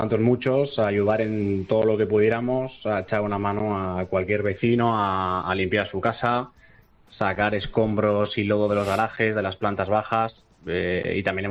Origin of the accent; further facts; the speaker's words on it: Valencia, Valencian Community, Spain; la gente que somos del centro de Valencia hemos estado en una burbuja.